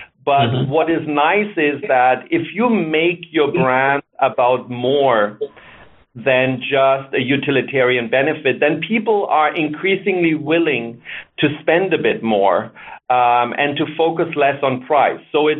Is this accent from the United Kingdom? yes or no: no; Germany; accent: German; English is a second language; So I'm German, as you can hear from my accent. And Uber in German means above and beyond.